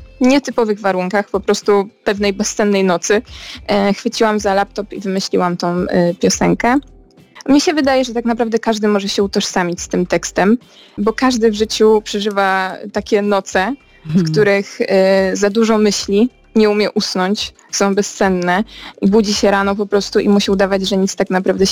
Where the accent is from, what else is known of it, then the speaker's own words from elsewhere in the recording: Tychy, Silesian Voivodeship, Poland; jestem ze Śląska, więc tam do ogniska muzycznego w Tychach